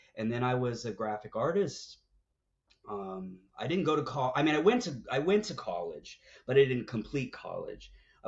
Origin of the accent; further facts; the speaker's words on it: California, United States; I'm growing up in the Bay Area. I'm living in San Francisco by the time I'm 17.